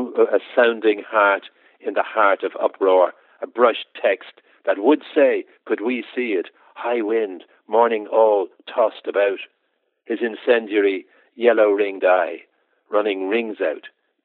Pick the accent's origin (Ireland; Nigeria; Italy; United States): Ireland; Dublin, Leinster; Then my native city has changed a great deal. When I grew up in Dublin, even when I was a student there in the 60s